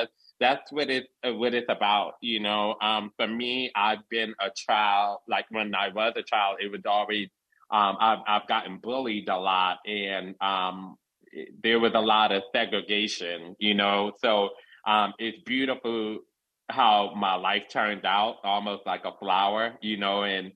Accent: New Jersey, United States; Well, I am from North New Jersey, and I'm a journalist.

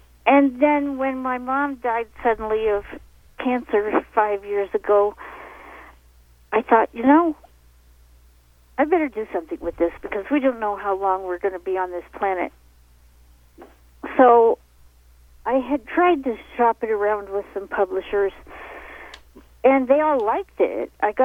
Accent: Colorado, United States; also born or lived in Chicago; I was born in Chicago, but I don't really claim that because my parents were from Colorado and they got homesick and moved back before I'm old enough to remember being anywhere else.

